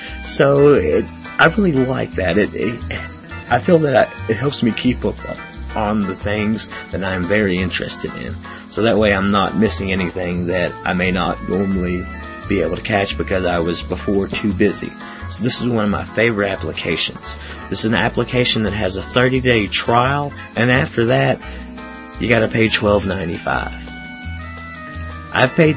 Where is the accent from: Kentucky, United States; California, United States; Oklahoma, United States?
Kentucky, United States; Egress? I don't know, I'm from Kentucky. I can't spell, I can't speak.